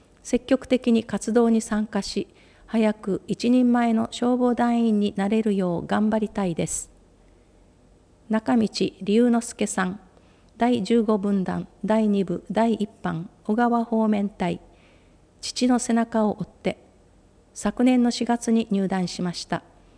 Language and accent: Japanese; Katsushika, Tokyo, Japan; born there; now in Toyono, Japan; 私は東京都葛飾区で生まれ、東日本大震災の1年後、家族で豊野町へ移住してきました。